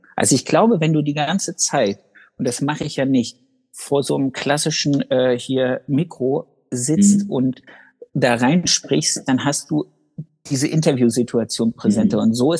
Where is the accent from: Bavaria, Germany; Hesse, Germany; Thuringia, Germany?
Thuringia, Germany; Oder ja, ist das nur Masson, bei uns in Thüringen?